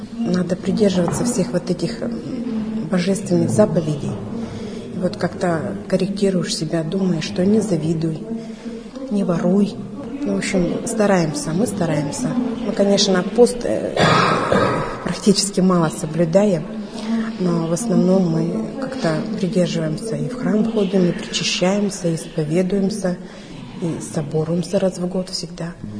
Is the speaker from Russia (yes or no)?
yes; Asbest, Sverdlovsk Oblast, Russia; я из Асбеста.